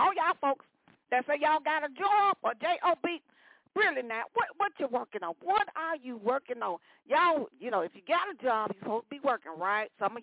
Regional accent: Atlanta, Georgia, United States; You know I got to push it up to the ATL, to my hometown. Give a shout-out to all my big poppers out of ATL.

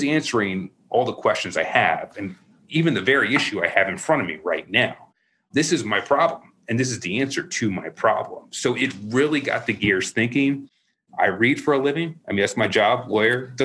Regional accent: Maryland, United States; I'm originally from Maryland, born and raised there.

